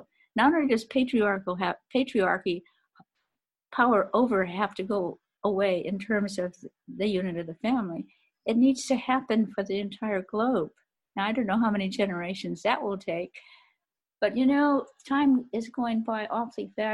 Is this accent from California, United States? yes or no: yes; California, United States; because I grew up in California, where Spanish and Mexican food is really quite, quite much at home.